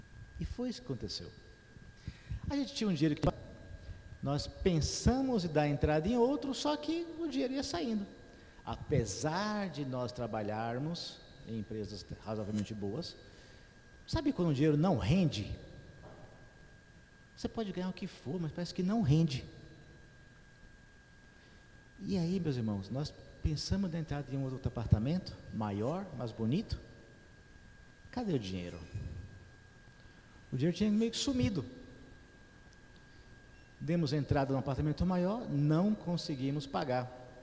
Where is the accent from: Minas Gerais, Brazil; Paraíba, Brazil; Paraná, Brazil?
Paraíba, Brazil; born there; now in São Paulo, Brazil; eu sou nascido no Nordeste, na Paraíba, vim para São Paulo com meus pais